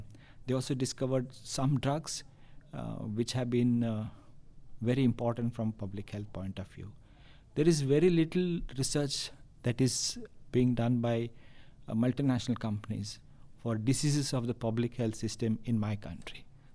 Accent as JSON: {"language": "English", "region": "Karnataka", "country": "India", "second_language": "English", "said": "I'm from India. I'm a medical doctor. And I'm from one of the southern states in India by name Karnataka."}